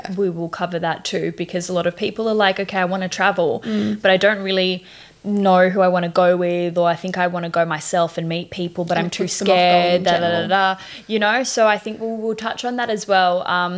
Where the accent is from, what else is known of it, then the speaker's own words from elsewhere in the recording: Australia; so we're from Australia, we live in Australia, as you can hear by our accents